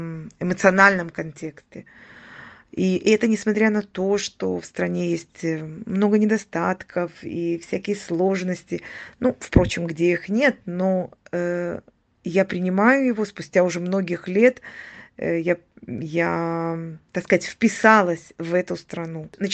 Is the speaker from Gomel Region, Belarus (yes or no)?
no; Minsk, Belarus; moved away as an adult; now in Haifa, Israel; И я живу в Израиле уже 30 лет. Я приехала в Израиль из Минска, из Белоруссии.